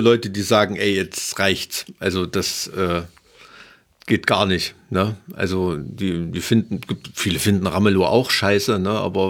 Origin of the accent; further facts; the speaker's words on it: Thuringia, Germany; Ja, ich komme aus dem Ilmtal.